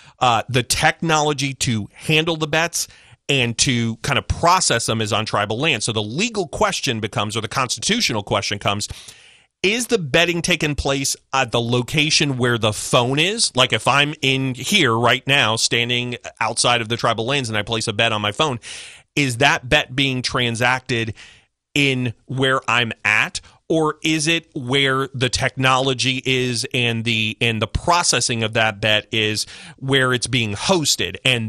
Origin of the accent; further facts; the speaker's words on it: Connecticut, United States; I grew up in Connecticut.